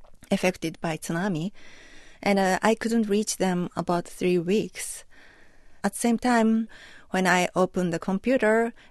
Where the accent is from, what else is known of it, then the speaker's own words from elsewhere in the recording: Tokyo, Japan; English is a second language; I was at the train station in Tokyo near my hometown